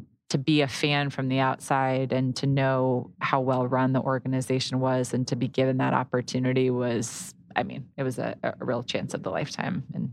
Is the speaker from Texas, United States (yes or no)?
no; Connecticut, United States; also born or lived in Ohio; So, I grew up in Connecticut. So I'm from the East Coast. I went to school out in Ohio.